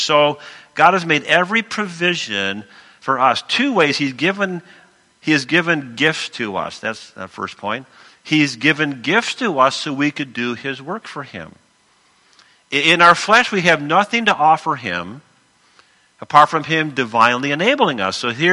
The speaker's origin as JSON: {"language": "English", "region": "Minnesota", "country": "United States", "said": "hey, we're from Minnesota. If the roads aren't closed, you drive."}